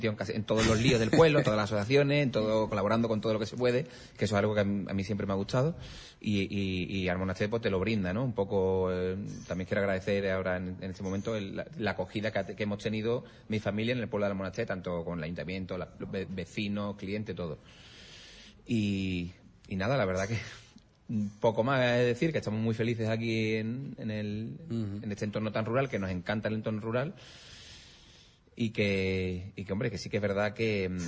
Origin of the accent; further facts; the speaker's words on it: Gelves, Andalusia, Spain; Porque yo me he criado en un pueblo, yo soy de Gelves, un pueblo de Sevilla.